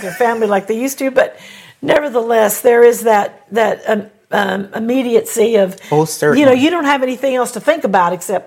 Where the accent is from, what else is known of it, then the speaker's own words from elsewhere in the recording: Texas, United States; hey, I'm from Texas.